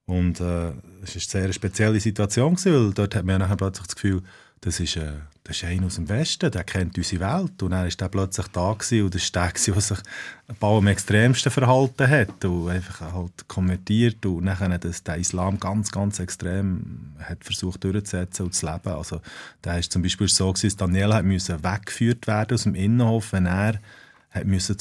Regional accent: Switzerland; wir sind eben aus der Schweiz

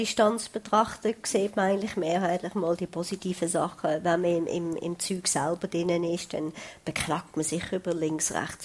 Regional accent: Switzerland; Also ich bin ein stolzer Schweizer, eine stolze Schweizerin.

